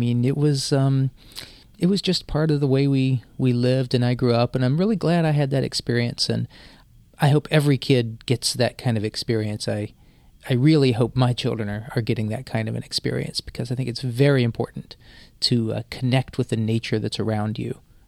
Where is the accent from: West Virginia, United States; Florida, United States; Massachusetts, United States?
West Virginia, United States; I'm a reporter here at Living on Earth, and I grew up in West Virginia